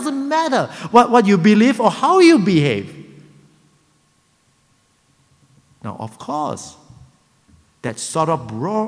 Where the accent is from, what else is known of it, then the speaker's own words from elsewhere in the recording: Malaysia; As you know, I come from Malaysia.